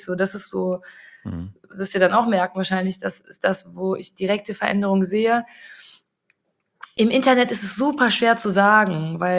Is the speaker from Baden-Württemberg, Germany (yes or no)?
no; Cologne, North Rhine-Westphalia, Germany; Köln ist meine Heimat.